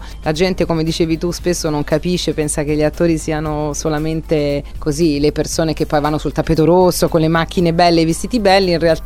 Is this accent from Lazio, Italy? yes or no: yes; Rome, Lazio, Italy; da romana mi piace raccontare la sua vita, la sua poesia